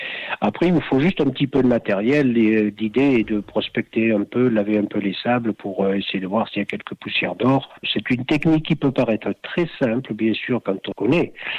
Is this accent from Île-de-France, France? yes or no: no; Le Chalard, Nouvelle-Aquitaine, France; born there; En ce qui me concerne, je suis né au Chalard, donc Chalard, mine d'or du Chalard. Lorsque j'étais tout petit, mon père m'a montré qu'il y avait des anciennes mines d'or dans la région.